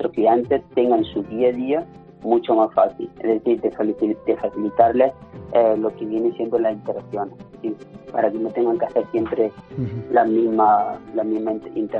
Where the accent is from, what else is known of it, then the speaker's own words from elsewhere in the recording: Jaén, Andalusia, Spain; yo soy de Jaén, y entonces estudiando también en la Escuela Politécnica Superior de Jaén, había vivido siempre con mis padres